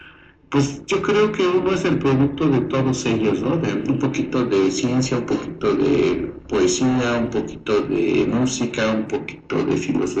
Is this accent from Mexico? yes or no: yes; Mexico; para que nos sintamos más orgullosos como mexicanos